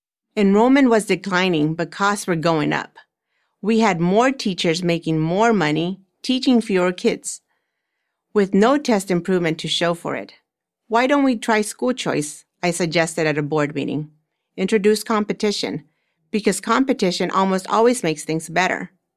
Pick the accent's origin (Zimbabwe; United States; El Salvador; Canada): El Salvador; In the town where I grew up in El Salvador, we had one school.